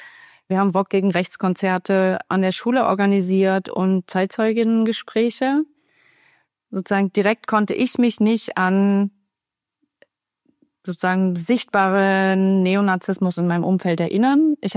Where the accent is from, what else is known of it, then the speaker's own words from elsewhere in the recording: Baden-Württemberg, Germany; also born or lived in Lesotho; meine Schulzeit habe ich in der Nähe von Stuttgart verbracht.